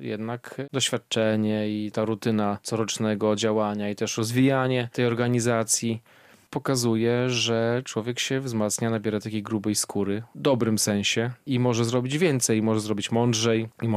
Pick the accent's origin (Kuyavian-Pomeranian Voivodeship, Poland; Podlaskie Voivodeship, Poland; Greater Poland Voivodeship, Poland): Podlaskie Voivodeship, Poland; Białystok; jesteśmy stąd, jesteśmy z tym związani